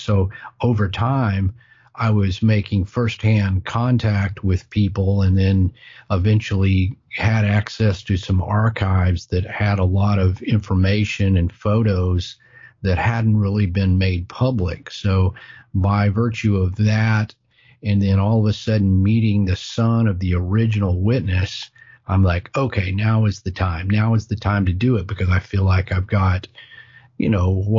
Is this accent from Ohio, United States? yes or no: no; Fort Worth, Texas, United States; you know, I was born in Fort Worth and grew up in this general area. So it was just right there.